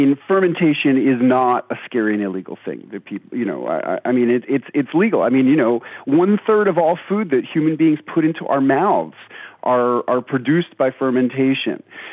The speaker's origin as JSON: {"language": "English", "town": "New York City", "region": "New York", "country": "United States", "tie": "born or raised there", "said": "As a kid growing up in New York City, I just loved to eat sour pickles."}